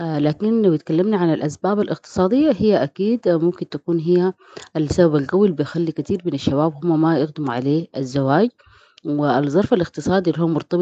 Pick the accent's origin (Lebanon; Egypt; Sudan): Sudan